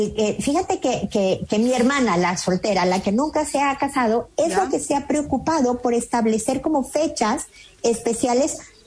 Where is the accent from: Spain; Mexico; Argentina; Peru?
Mexico; also born or lived in United States; now in Chile; yo soy una mexicana en Chile